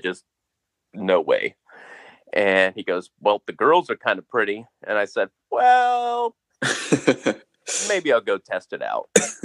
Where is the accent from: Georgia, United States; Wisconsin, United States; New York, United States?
Georgia, United States; during the summers when I grew up in Georgia, you know, I would, after dinner, me and my dad would go out and throw the ball to each other